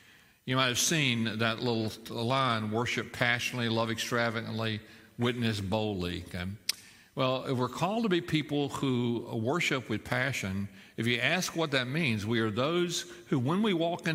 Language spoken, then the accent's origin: English; Baytown, Texas, United States; I grew up in Baytown, just down the way.